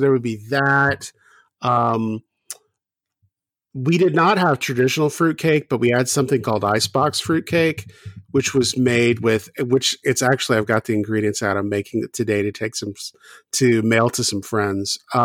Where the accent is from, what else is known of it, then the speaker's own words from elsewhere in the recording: the South, United States; I grew up in the South. My family was Protestant and religion was completely absent from our celebration of Christmas.